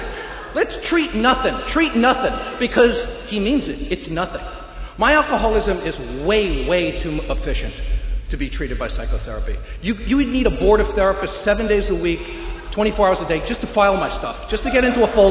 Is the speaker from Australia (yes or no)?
no; New York City, New York, United States; I was brought up in the Bronx to a completely insane family.